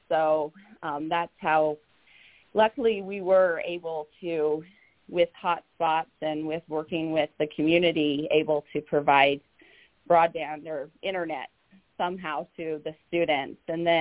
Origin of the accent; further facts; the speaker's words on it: Utah, United States; moved away as an adult; I'm not originally. I've been here 15 years. I'm originally from Utah, but moved here 15 years ago, and I just love this community.